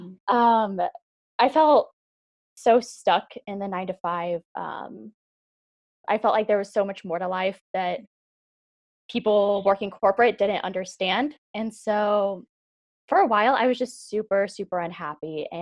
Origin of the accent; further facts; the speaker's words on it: Kansas City, Missouri, United States; back to my last semester at university, back to Warrensburg in Kansas City, I was so excited to be back home. I was ready to, you know, stay in Kansas City the rest of my life, be around my family and friends.